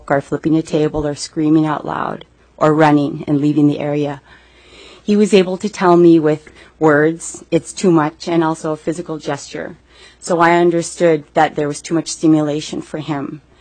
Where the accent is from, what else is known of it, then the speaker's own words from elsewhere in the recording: Bethel, Alaska, United States; and I'm from Bethel.